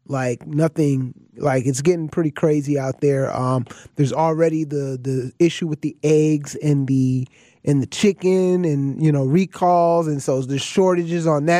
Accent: Connecticut, United States; So, listen, I'm originally from Connecticut, so Snowpocalypse for me was like, yeah, it was bad

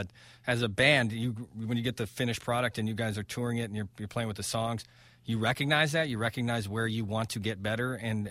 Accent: Chicago, Illinois, United States; you know, it's funny being a Chicagoan, I listen to your music and I love it.

